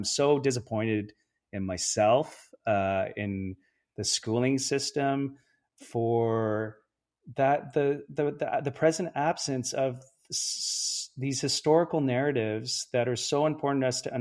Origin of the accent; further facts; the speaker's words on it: Kapuskasing, Ontario, Canada; I grew up on Treaty 9 in Kapuskasing, Ontario, and not even knowing that I was on Treaty 9.